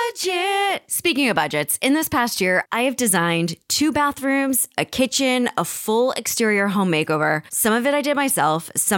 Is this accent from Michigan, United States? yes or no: no; New Jersey, United States; was from a local Instagram account here in New Jersey, because we're both from New Jersey.